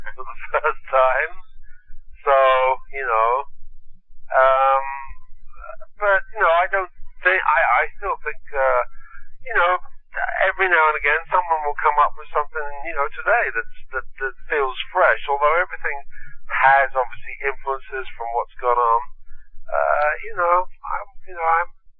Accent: London, United Kingdom; born there; Well, I was born in London, England

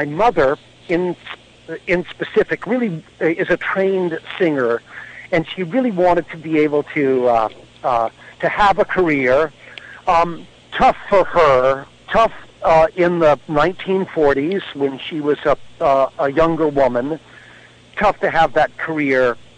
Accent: Chapel Hill, North Carolina, United States; also born or lived in Boston; Born in Boston, but raised in Chapel Hill, North Carolina.

